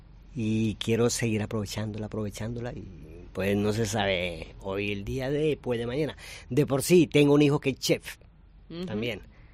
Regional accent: Colombia; now in Valladolid, Spain; Yo soy colombiano.

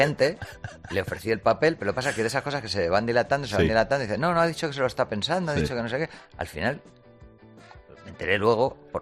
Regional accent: Spain; yo soy un español, una rara avis

